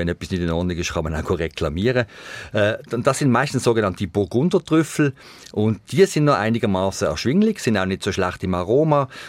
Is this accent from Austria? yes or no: no; Switzerland; bei uns in der Schweiz